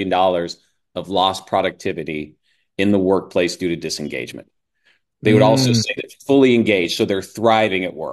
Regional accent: Midwest, United States; I grew up in the Midwest. I was lived on a farm when I was a kid.

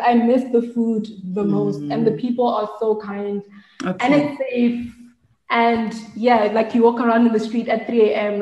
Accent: South Africa; dude, first of all, I'm South African. I need to like apply for the Schengen visa.

